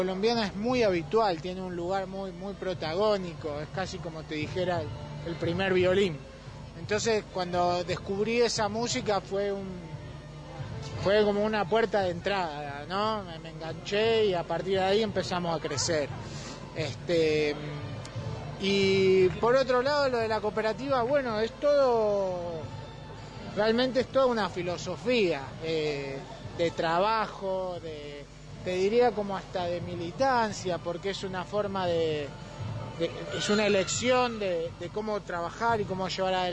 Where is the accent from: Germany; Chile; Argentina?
Argentina; Buenos Aires; somos la gran mayoría de nosotros somos de Buenos Aires